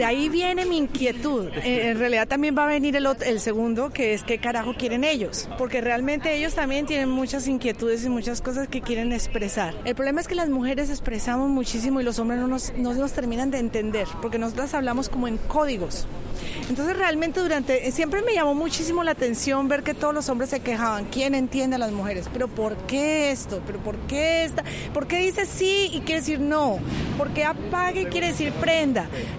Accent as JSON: {"language": "Spanish", "region": "Bogotá", "country": "Colombia", "tie": "born there", "said": "soy colombiana, nací en Bogotá"}